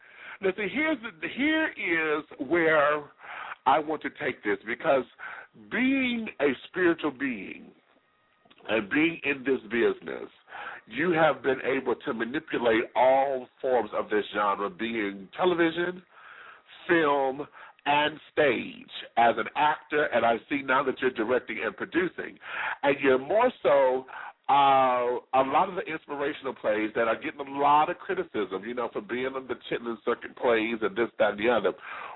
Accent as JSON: {"language": "English", "town": "Detroit", "region": "Michigan", "country": "United States", "said": "I'm from Detroit."}